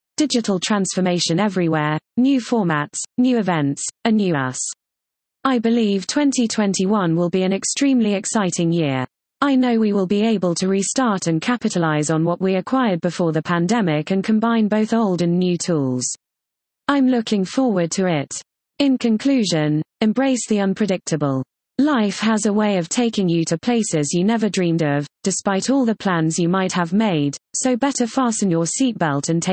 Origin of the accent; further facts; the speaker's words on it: Sarajevo, Federation of Bosnia and Herzegovina, Bosnia & Herzegovina; moved away; also born or lived in Belgrade, Serbia; I was born in Belgrade, but lived around the former Yugoslavia, spending the last years of our Yugoslav life in Sarajevo. It was in 1992 that I left the city that was under siege with my sister